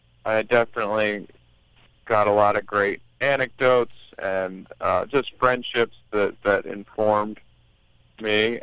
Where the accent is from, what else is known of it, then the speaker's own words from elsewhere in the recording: Chestertown, Maryland, United States; people getting priced out of homes the way they are in my hometown of Chestertown or in many small communities, say Rock Hall or, you know, St. Michael's in Oxford. My family's all from Oxford